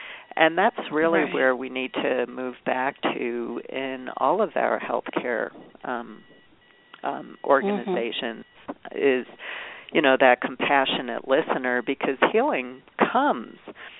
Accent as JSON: {"language": "English", "town": "Brooklyn", "region": "New York", "country": "United States", "tie": "born or raised there", "said": "I had one of those when I was growing up in Brooklyn, and I'm only 62 years old"}